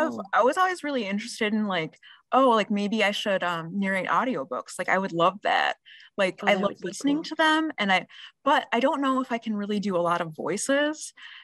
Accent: Midwest, United States; accent: Midwestern; I think I'm like pretty poor with accents, so I would have to pretty much use my Midwestern accent and read titles.

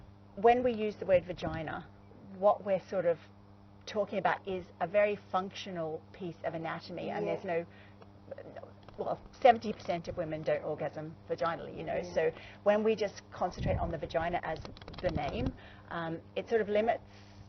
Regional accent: Australia; moved away as an adult; also born or lived in Nigeria; So I moved here when I was 29, and I've been here 17 years, and so I, you know, growing up in Australia, I had some time in Nigeria as well for 7 years.

